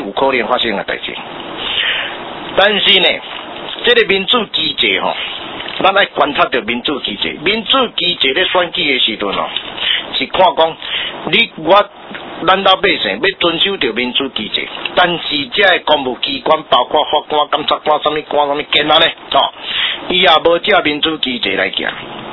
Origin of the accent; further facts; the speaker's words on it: Taiwan; 他已经享受到很大的福报我们台湾人的祝福了